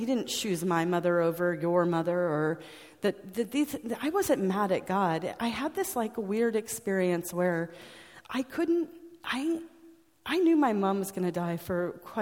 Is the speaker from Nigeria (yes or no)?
no; United States; and I grew up in the States, and you used language that's the exact same language that I use.